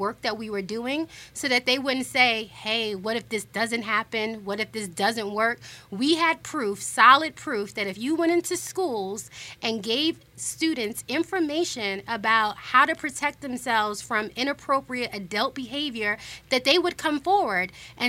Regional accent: New York, United States; moved away as an adult; I moved here about a year ago. I'm originally from New York

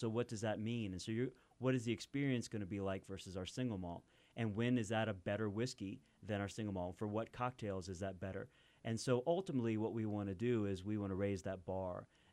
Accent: Kentucky, United States; I mean, in my home state of Kentucky, you know, where you can't ship in or out alcohol, and there's still many, many dry counties.

